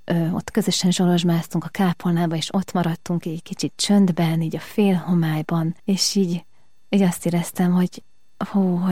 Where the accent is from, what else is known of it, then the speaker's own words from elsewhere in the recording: Eger, Heves, Hungary; az én szülővárosomban, Egerben volt